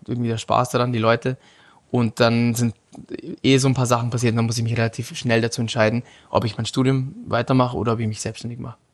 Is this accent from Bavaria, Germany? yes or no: yes; Munich, Bavaria, Germany; moved away as an adult; now in Vienna, Austria; Ich war dann mit 26 bin ich dann entschlossen, München zu verlassen.